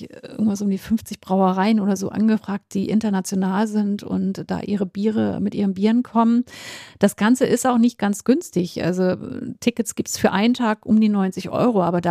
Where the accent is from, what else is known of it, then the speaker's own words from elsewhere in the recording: Flensburg, Schleswig-Holstein, Germany; moved away; In meiner alten Heimat.